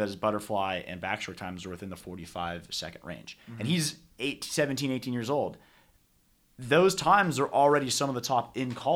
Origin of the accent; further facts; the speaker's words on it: California, United States; In the Bay Area, which personally I love because I'm from the Bay Area.